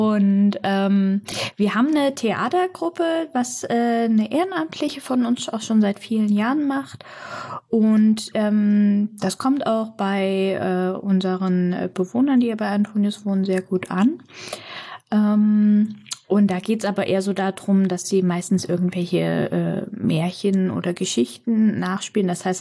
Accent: Sömmerda, Thuringia, Germany; Ich wurde in Sömmerdag geboren.

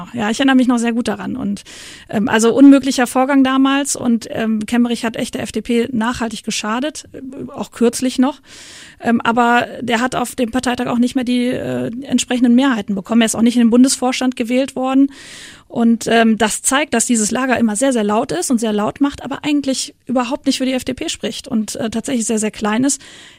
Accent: Rhineland, Germany; als Rheinländerin sowieso

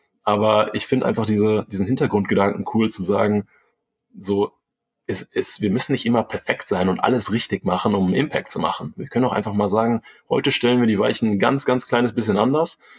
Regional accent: Rhineland, Germany; Also ich bin ja hier im Rheinland aufgewachsen. Keine Seglerfamilie, auch keine Ruderfamilie tatsächlich.

